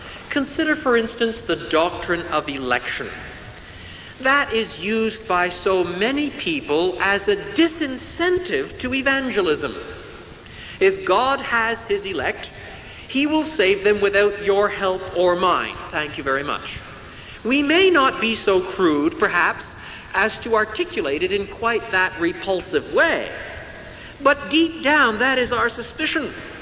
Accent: Quebec, Canada; I'm a Canadian. I was reared in French Canada. in those rather discouraging days in the 40s and 50s

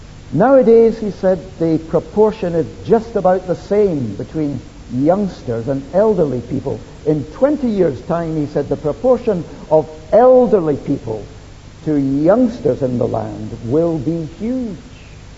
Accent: Scotland, United Kingdom; And even as a Scot, I found the joke which an Englishman told to me at Keswick 4 weeks ago quite amusing.

